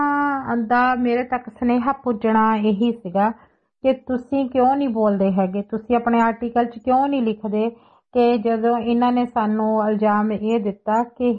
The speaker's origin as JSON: {"language": "Punjabi", "region": "Punjab", "country": "India", "tie": "born there", "said": "ਮੈਂ ਨਾ ਹਿੰਦੂ ਹਾਂ ਨਾ ਸਿੱਖ ਹਾਂ, ਮੈਂ ਪੰਜਾਬੀ ਹਾਂ ਔਰ ਮੈਨੂੰ ਮਾਣ ਆ ਕਿ ਮੈਂ ਪੰਜਾਬ ਦੇ ਵਿੱਚ ਪੈਦਾ ਹੋਈ ਹਾਂ ਤੇ ਇੱਕ ਪੰਜਾਬਣ ਆ।"}